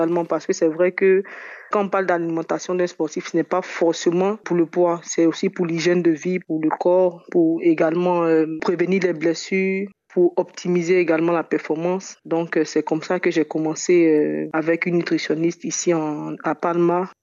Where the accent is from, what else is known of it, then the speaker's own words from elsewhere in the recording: Côte d’Ivoire; Vu que moi aussi, je viens de la Côte d'Ivoire, je sais comment j'ai progressé